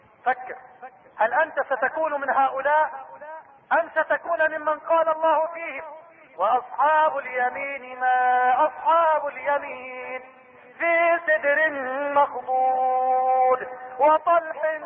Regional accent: Egypt; واجعل بلدنا مصر بلدا آمنا مطمئنا

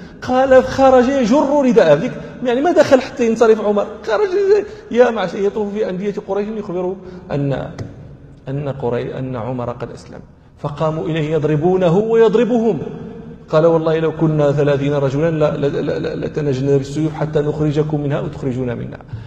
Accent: Morocco; البرد عندنا في المغرب يكون البرد شديدا

